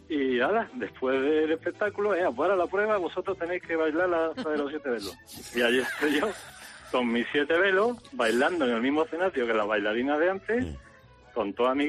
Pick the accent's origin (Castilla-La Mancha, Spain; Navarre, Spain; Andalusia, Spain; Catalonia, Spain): Andalusia, Spain; Seville; yo soy sevillano, pero soy de los sevillanos que no tienen ninguna gracia.